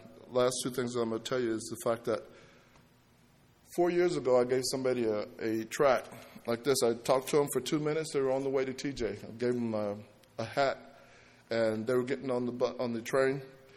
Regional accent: Kentucky, United States; I used to witness somebody from a half an hour to 1:50 because I'm from Kentucky. They have lots of time, nothing to do.

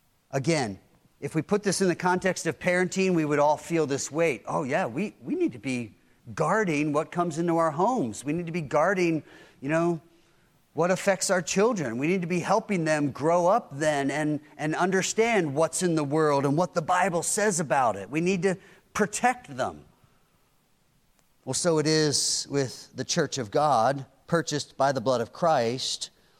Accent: Pennsylvania, United States; Growing up in Pennsylvania, hockey was a big sport.

